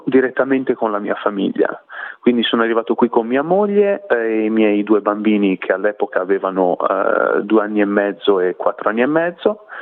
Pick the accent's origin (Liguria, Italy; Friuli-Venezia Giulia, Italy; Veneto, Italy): Liguria, Italy; La Spezia; io vengo dalla Lunigiana, quindi Alta Toscana. Sono nato alla Spezia e ho mia moglie di Carrara. E quindi viviamo, mia moglie è toscana, io sono ligure, però viviamo in una zona di confine a 10 km di distanza l'uno dall'altro, quindi mi definisco lunigianese